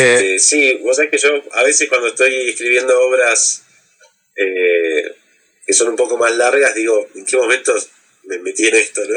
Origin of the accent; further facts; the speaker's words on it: Neuquén, Argentina; Yo me crié en Altabarda, que es un barrio que está sobre la meseta. Y claro, Neuquén en los 80s era chiquito y era muy tranquilo.